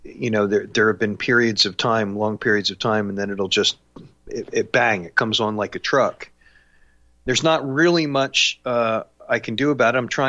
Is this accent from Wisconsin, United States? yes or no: no; New Jersey, United States; at the Rockefeller Institute in Princeton, New Jersey, my home state.